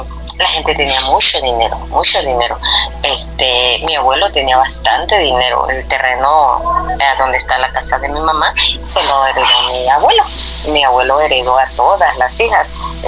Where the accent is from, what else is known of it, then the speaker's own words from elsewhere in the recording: Guanajuato, Mexico; Nosotros somos originarios de Guanajuato.